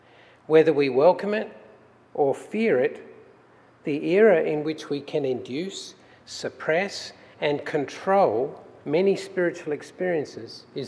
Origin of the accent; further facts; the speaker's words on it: Australia; accent: Australian; moved away; Yesterday was the 25th anniversary of my arrival in this fine country, but my accent remains an Australian accent